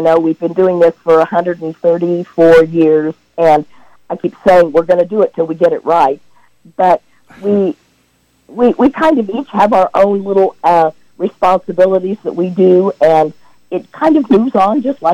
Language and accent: English; Wales, United Kingdom; Again, music and just joy at being Welsh.